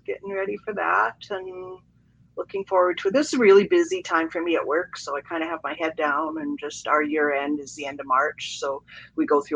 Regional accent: Canada; It have kind of a unique position being Canadian that it's often offered as a bonus with a vacation package where you can get free dining if you're from the UK or Canada.

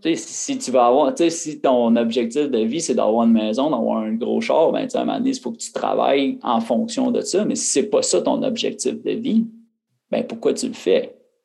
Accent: Quebec, Canada; moved away; Je suis parti du Québec, j'avais vraiment pas d'argent.

